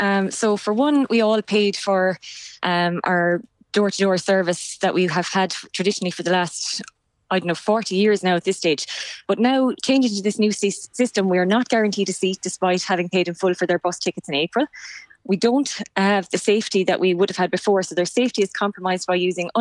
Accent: County Clare, Ireland; We're from Six Mile Bridge, Newmarket and Fergus and Cratlow.

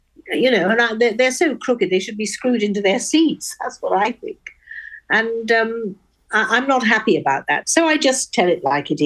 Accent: Oxford, South East England, United Kingdom; I don't speak like this because I feel posh. I speak like this because I was born in Oxford and everybody spoke like that at my school.

